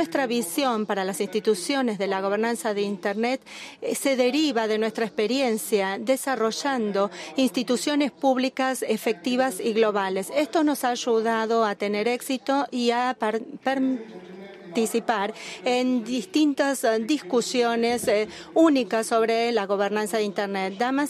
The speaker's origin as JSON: {"language": "Spanish", "town": "Los Angeles", "region": "California", "country": "United States", "tie": "born or raised there", "said": "crecí en Los Ángeles"}